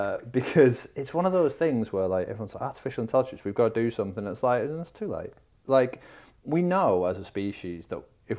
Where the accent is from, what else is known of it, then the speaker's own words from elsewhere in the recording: North West England, United Kingdom; I was born, I'm from the Northwest.